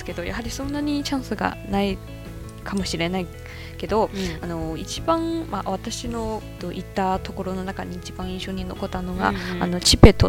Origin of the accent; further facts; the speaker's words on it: Guizhou, China; あのふるさとの貴州省も山地、山が多いところですけど